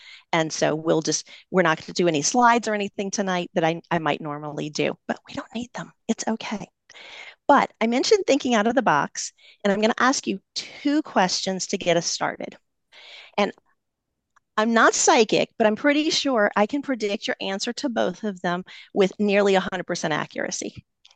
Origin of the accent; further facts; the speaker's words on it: the South, United States; You can give me some extra syllables. I'm from the South.